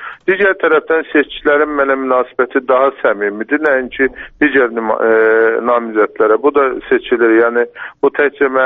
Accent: Shaki, Azerbaijan; born there; Bu dairəyə mənim doğulduğum kənd daxildir və o kənddə 3 məntəqə var.

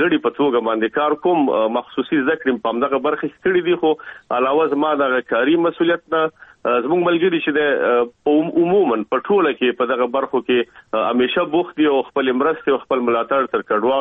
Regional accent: Kabul, Afghanistan; moved away as an adult; په افغانستان کې خو په کابل کې مونږ اوسېدلو، او هلته زما عمر دومره نه و. تقریبا په 21 کلنۍ کې زه د افغانستان نه راوتلی یم،

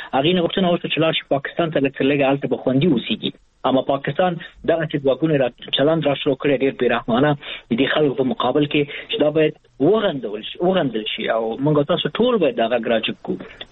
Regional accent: Afghanistan; زه به خپله ایمیلونه ولیکم د یو افغان په حیث

